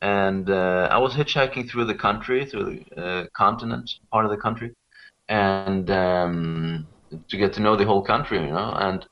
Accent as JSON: {"language": "English", "country": "Sweden", "second_language": "English", "said": "where I'm from Sweden"}